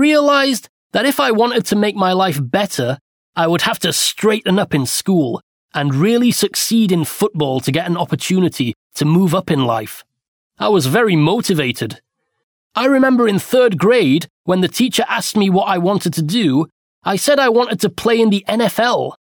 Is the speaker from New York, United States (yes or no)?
no; Bridgeport, Connecticut, United States; People hear Connecticut and think of white picket fences, but in fact, Bridgeport is the 9th most dangerous city in the United States.